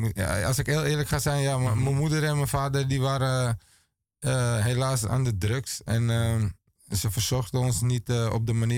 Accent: Amsterdam, North Holland, Netherlands; Ik ben ras Amsterdammer geboren en getogen. Ik heb wel in elk stadsdeel geleefd en zo.

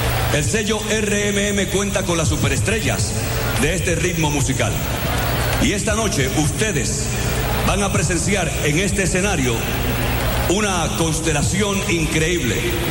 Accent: Puerto Rico; vengo de New York, puertorriqueño.

